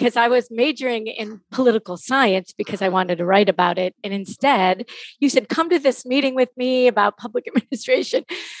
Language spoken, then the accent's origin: English; Ohio, United States; You know, I grew up in Northeast Ohio.